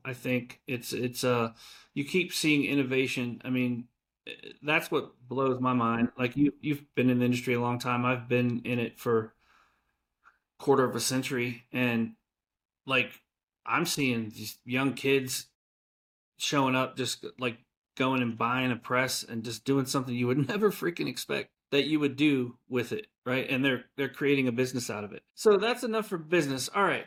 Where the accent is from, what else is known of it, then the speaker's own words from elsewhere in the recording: Kentucky, United States; All right, so I'm from Kentucky.